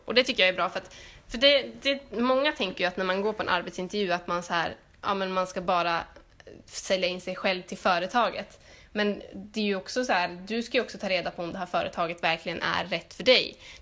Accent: Härnösand, Västernorrland County, Sweden; now in Linköping, Sweden; Och mellan jul och nyår, då brukar vi alltid vara hemma i Härnösand. Alltså vi åker ju hem på jul och så stannar vi ända fram till nyår liksom.

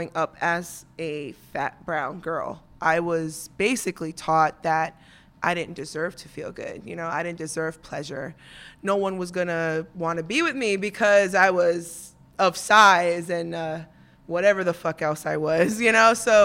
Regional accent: Queens, New York, United States; That was in Queens.

